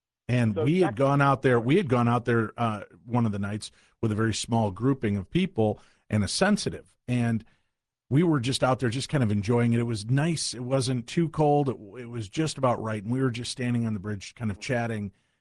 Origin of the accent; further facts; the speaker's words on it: Illinois, United States; I grew up in Illinois. We had lightning bugs, right?